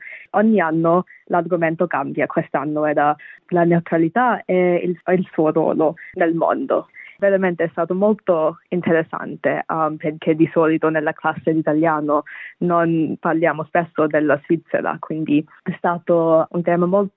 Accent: Perth, Western Australia, Australia; Italian is a second language; now in Canberra, Australia; io ho 19 anni e sono di origine bengalese, ma vivo in Australia, vengo da Perth e mi sono trasferita a Canberra per studiare.

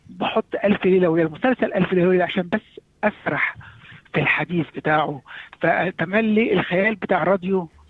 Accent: Egypt; يعني هو طبعا عشان انا مصري برضو

